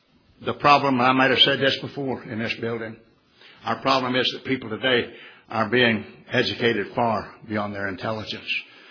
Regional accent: the South, United States; He looked down his nose at me, not because I was from the South, but because I wasn't him.

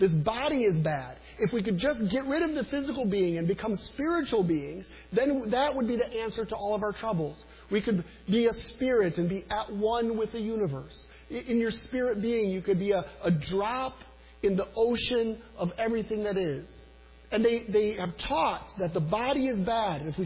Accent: Saginaw, Michigan, United States; I grew up in Saginaw, just up the road

